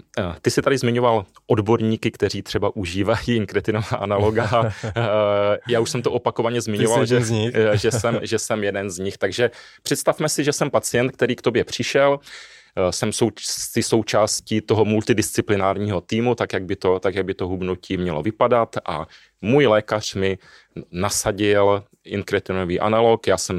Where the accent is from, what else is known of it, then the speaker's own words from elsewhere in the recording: Ostrava, Moravian-Silesian Region, Czechia; Já sám jsem už 11 let abstinentem a pocházím z Ostravy.